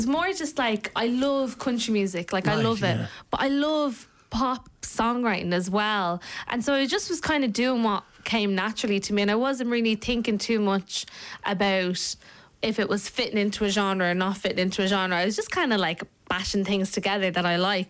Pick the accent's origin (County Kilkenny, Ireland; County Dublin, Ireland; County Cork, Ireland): County Dublin, Ireland; Dublin; also born or lived in Dunboyne, Ireland; lived in around 10, 15 minutes of like Dublin 15, but we moved around a bit. But a lot of people think I'm from Meath because I lived in Dunboyne.